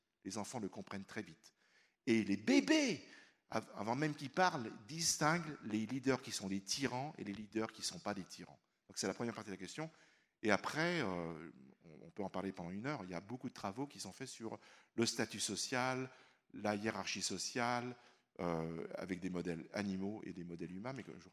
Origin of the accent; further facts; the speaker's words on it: United States; alors moi, je vais vous dire, je suis américain